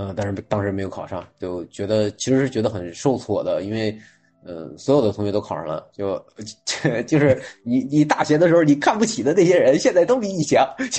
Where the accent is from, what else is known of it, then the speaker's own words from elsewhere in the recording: Inner Mongolia, China; 我是从小在内蒙长大的，然后，我只有小学跟我爸爸妈妈在一起生活，然后从初中开始我就到市里面上学了，然后自己住宿